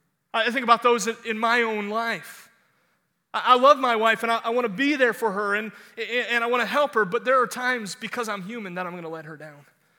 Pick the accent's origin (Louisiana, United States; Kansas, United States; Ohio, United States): Ohio, United States; Cleveland; now in Indianapolis, United States; I grew up in Cleveland, Ohio, and so if I were to say to my wife, if I died here in Indianapolis, would you, hey, listen, at some point, send my bones back to Cleveland, Ohio.